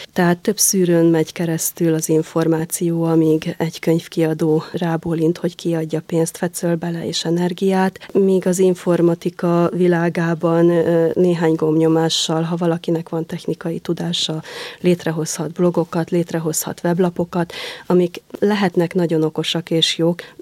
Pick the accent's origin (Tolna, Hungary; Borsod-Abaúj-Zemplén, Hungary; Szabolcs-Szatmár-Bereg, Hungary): Borsod-Abaúj-Zemplén, Hungary; Méra; now in Esztergom, Hungary; Gyerekkoromban Mérán, a Hernád völgyében nevelkedtem, és a tanítóképző kapcsán kerültem Esztergomba.